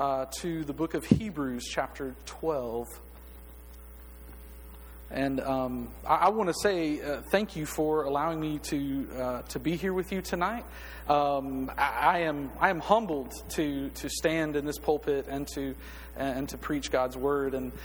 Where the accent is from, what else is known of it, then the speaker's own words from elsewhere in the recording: Oahu, Hawaii, United States; also born or lived in Alexander City, Alabama; I was born in Alexander City, Alabama. Nothing. Nothing. But I never lived there. My dad was a military man, and so I've kind of lived in different places. And I spent most of my growing up time on a little bitty island in the middle of the Pacific called Oahu